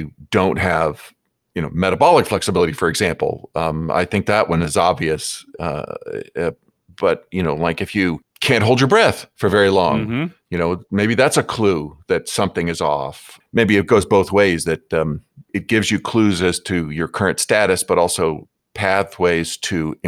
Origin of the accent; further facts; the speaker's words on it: Florida, United States; I grew up in South Florida.